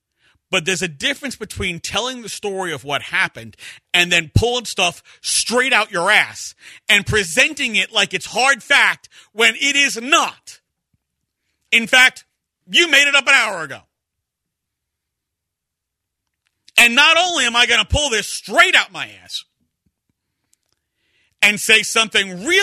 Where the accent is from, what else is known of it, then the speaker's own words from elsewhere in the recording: Brooklyn, New York, United States; I mean, look, I'm from Brooklyn.